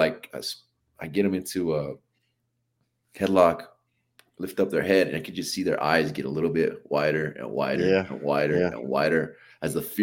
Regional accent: Albuquerque, New Mexico, United States; Albuquerque, New Mexico, Albuquerque. The Duke City, bro.

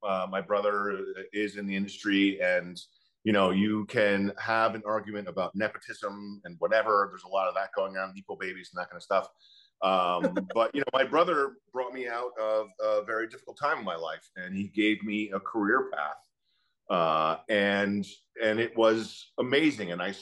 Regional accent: New York City, New York, United States; I grew up in New York City in the East Village.

